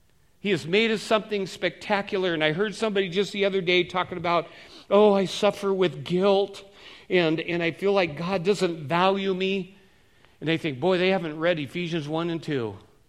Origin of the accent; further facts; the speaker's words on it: Seattle, Washington, United States; I was born and raised in Seattle, so and my parents were boaters